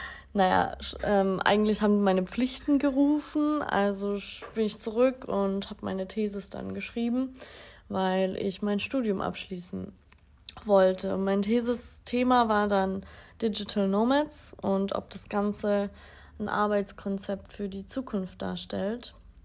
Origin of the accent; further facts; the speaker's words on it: Baden-Württemberg, Germany; Ich komme aus dem Schwarzwald, nicht aus dem tiefsten, aber da habe ich studiert.